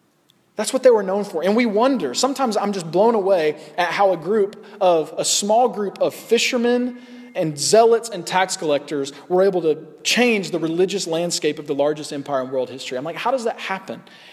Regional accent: the South, United States; I'm from the South. There's this thing called Southern hospitality, which is actually an interesting thing because we're very nice and polite down in the South.

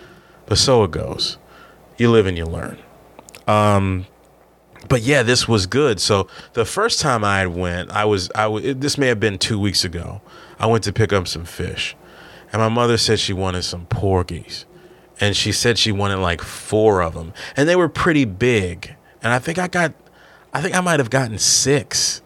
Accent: Maryland, United States; because I am from the Maryland, D.C. area, and I'm not a big seafood guy

